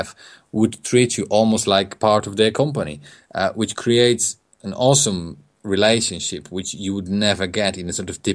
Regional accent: Poland; now in United Kingdom; I'm from Poland. I came to England in 2005.

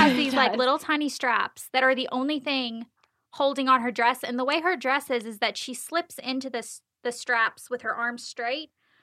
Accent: Augusta, Georgia, United States; We're from Augusta.

